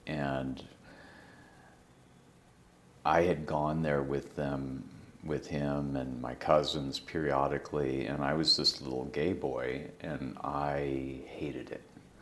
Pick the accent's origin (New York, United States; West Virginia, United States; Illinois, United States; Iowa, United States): Iowa, United States; Cherokee; born there; I was born in Cherokee, Iowa on December 24th, 1962. And Cherokee, Iowa is a little farm town, about 6,000 people in northwest Iowa. The nearest city is Sioux City, Iowa.